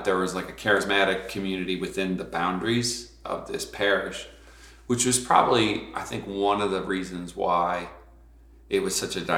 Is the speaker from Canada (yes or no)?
yes; Canada; now in Phoenix, United States; She grew up in Western New York. I grew up in Canada, but I've been in Phoenix for like 18 years.